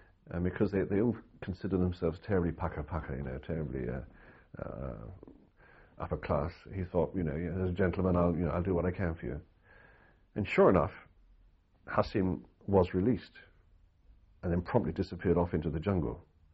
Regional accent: United Kingdom; I'm a British journalist

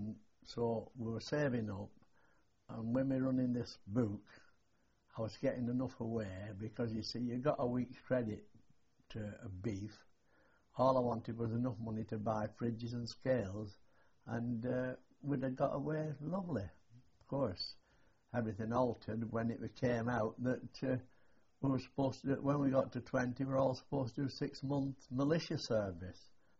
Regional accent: Middleton, North West England, United Kingdom; born there; I was born in Middleton, a cotton town north of Manchester, between Manchester and Oldham, and I was one of 10. I was the youngest of 10, actually.

